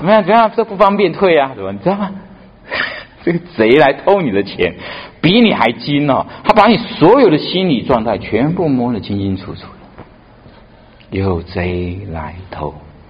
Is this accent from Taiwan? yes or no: yes; Taiwan; now in Calgary, Canada; 我们家，我是台湾来的